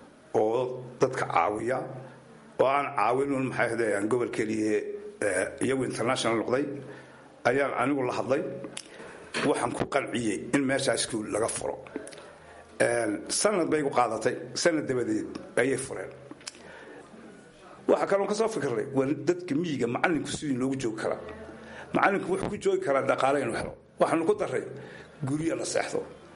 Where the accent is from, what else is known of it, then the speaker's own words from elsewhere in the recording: Woqooyi Galbeed, Somalia; born there; Anaga horta waxaan ku dhashay Gobka Daarimo saari dhexdeeda waa meel Gabeelle u jirta 12 kilomitir.